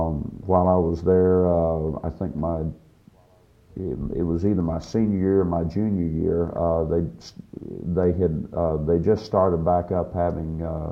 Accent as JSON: {"language": "English", "town": "Dallas", "region": "Texas", "country": "United States", "tie": "born or raised there", "said": "Really, I was from Dallas, there were five or six guys from my home high school, and I think we had 12 or 13 total from Dallas in that year."}